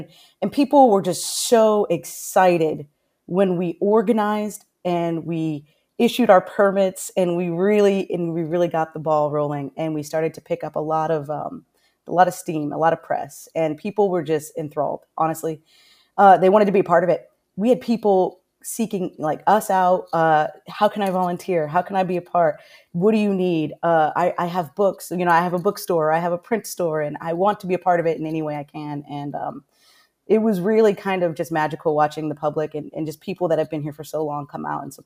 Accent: Orlando, Florida, United States; I'm originally from Orlando, and I worked for Orange County Fire

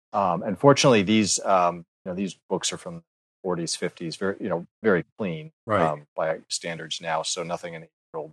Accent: Lima, New York, United States; I grew up in the Finger Lakes, a little town called Lima, about 20 miles south of Rochester.

